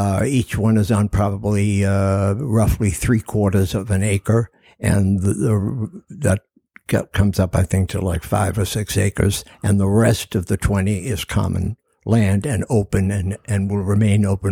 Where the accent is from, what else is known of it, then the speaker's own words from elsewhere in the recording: Boston, Massachusetts, United States; I went to a military secondary school in New York, and I came from Boston. It was kind of alien at the time.